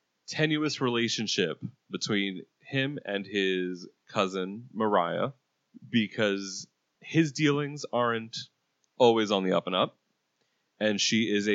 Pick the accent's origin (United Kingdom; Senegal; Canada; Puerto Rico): Puerto Rico; I'm Puerto Rican. It's the same with us.